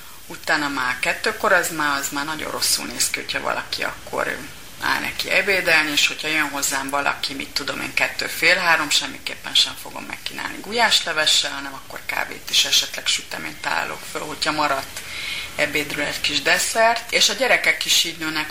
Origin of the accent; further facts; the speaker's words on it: Hungary; now in France; meg beszélek franciául, tehát, de nem, én és akarom mondani, hogy büszke vagyok, hogy magyar vagyok, hát én magyar vagyok, tehát nem azért, mert ott élek, nem feltétlenül érzem magam franciának, bár amikor itthon vagyok, akkor igen.